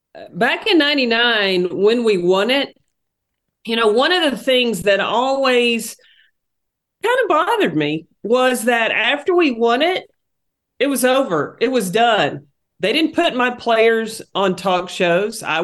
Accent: Tennessee, United States; And look, growing up in Tennessee, walking a class up and down those hills was not appealing.

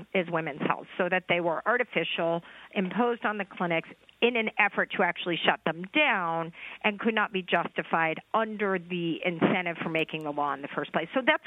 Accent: Texas, United States; I'm a Texan. I'm from Texas.

